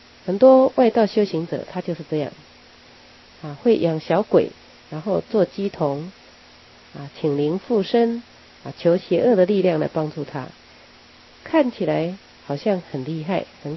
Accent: Taiwan; 尤其是我们中国人最讲感情啊，讲人情。像基督教早期呀，他们来我们台湾传教

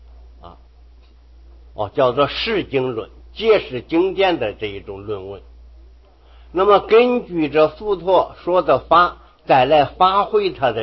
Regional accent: China; 我们中国人对于这个经这个词非常的尊重，孔子的书我们称为经啊

